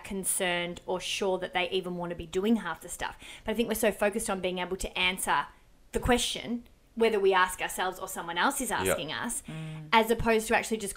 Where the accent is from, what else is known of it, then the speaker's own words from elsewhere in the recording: Melbourne, Victoria, Australia; I went back to Melbourne. I'm from Melbourne.